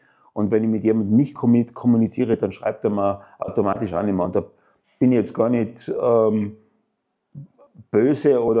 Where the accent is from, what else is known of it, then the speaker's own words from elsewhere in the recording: Tyrol, Austria; born there; Ich bin gebürtiger Tiroler, liebe die Berge